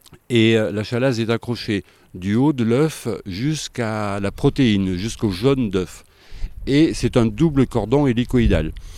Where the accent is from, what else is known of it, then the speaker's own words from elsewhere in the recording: Auvergne-Rhône-Alpes, France; Non, je suis de Haute-Loire et donc je viens ici pour la semaine